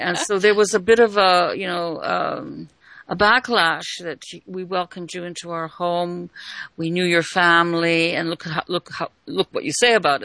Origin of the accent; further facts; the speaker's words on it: Edmonton, Alberta, Canada; I wasn't from Two Hills. I grew up in Edmonton. I was born, grew up in Edmonton.